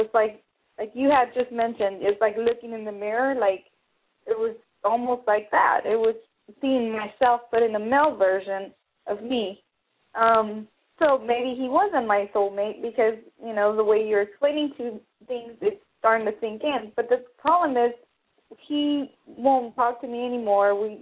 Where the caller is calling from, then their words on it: California, United States; California.